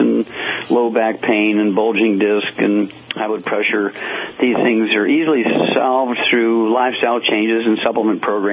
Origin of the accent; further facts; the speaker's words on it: Missouri, United States; let's start out in my home state, Missouri, and go to Edward.